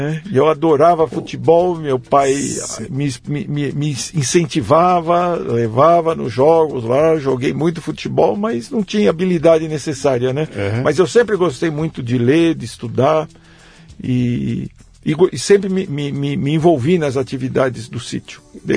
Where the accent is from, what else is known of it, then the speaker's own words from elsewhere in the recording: Várzea Paulista, São Paulo, Brazil; Eu nasci em São Paulo, mas eu não morava em São Paulo. A gente morava num pequeno sítio, que antes era Jundiaí, hoje é Várzea Paulista.